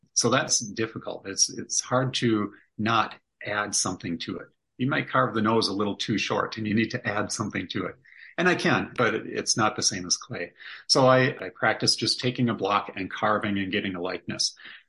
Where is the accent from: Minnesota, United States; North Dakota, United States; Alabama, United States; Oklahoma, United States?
Minnesota, United States; And we're from Minnesota. We can handle 40 degrees.